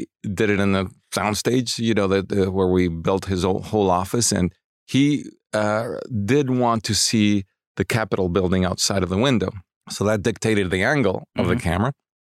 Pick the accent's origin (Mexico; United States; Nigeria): Mexico; Mexico City; I grew up in Mexico City, but an uncle of mine lived in Los Angeles.